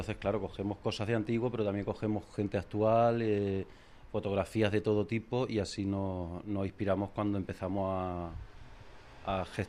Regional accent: Jaén, Andalusia, Spain; Sí, bueno, sí, sí, soy de Jaén

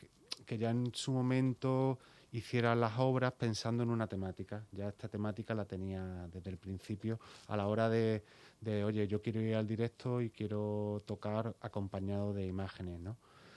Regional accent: Málaga, Andalusia, Spain; Y luego ya me fui a Granada, yo soy de Málaga, me fui a Granada a estudiar magisterio por música

